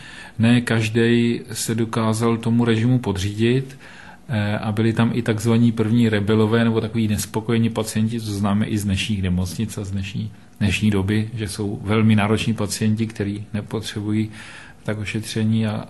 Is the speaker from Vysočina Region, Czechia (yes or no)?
no; Prague, Czechia; protože pocházím z Prahy